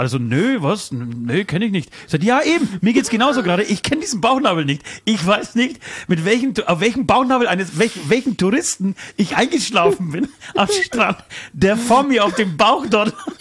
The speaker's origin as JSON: {"language": "German", "country": "Germany", "said": "Nein, ich komme aus Deutschland, Alter, ich creme mich nicht ein, weißt du?"}